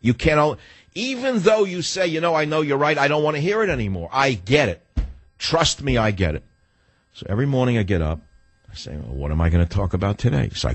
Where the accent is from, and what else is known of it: New York, United States; born or raised there